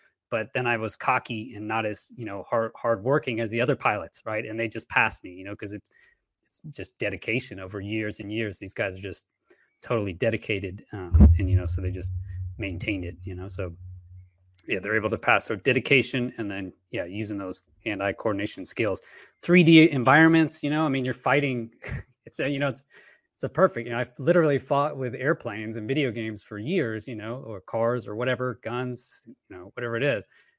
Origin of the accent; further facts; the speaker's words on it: Houston, Texas, United States; I grew up in Houston, Texas, actually, and I went to the Air Force Academy.